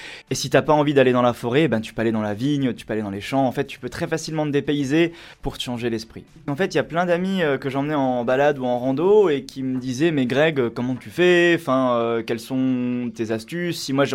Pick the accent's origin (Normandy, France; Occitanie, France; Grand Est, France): Grand Est, France; par ma vie professionnelle, effectivement, j'ai quitté l'Alsace. Et quand je suis rentré en Alsace